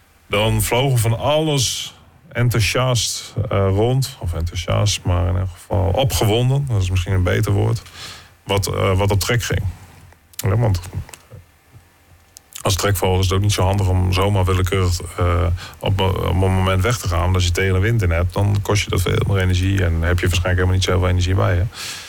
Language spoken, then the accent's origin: Dutch; Groningen, Netherlands; Als Groninger opgegroeid hier op het Hoge Land